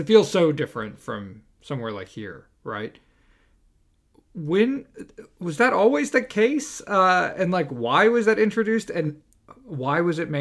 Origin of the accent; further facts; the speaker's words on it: New Braunfels, Texas, United States; also born or lived in Houston; I grew up half in Houston and then the other half in New Braunfels, just north of San Antonio.